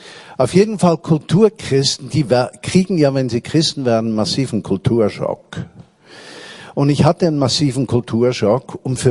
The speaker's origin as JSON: {"language": "German", "country": "Switzerland", "tie": "born or raised there", "said": "ich war kulturchristlich aufgewachsen in der Schweiz."}